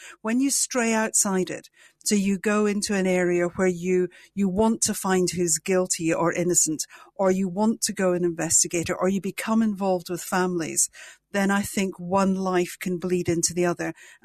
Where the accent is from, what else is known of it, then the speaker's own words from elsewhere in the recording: Inverness, Scotland, United Kingdom; accent: anglicized Scottish; is the part of Scotland that I'm from allegedly has the clearest spoken English. And that's because I was born in Inverness, which is in the Highlands.